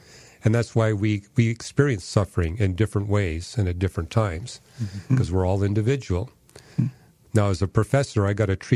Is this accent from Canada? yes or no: yes; Canada; I can remember growing up in Canada